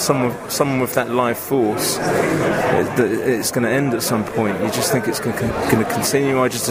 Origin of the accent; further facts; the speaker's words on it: London, United Kingdom; I'm from London